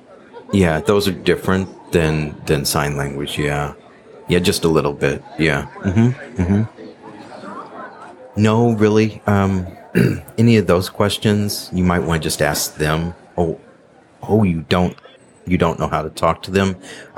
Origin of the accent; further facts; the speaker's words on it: United States; accent: American; Yeah, I'm from the U.S. Oh, no, it's okay. It's okay. It's fine. I know. Yeah, my accent. Yeah. Uh-huh. Yeah. American. No, I live here in Europe.